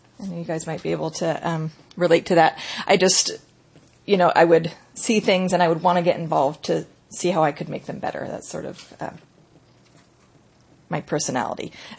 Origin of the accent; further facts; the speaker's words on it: Carmel Valley, California, United States; born there; I was born in Carmel Valley, California. I was actually born at home.